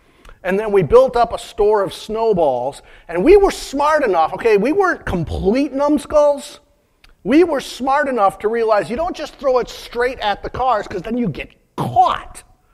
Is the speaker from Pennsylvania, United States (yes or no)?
no; Michigan, United States; We grew up in the Upper Peninsula, so, you know, there's like snow on the ground 6-7 months a year.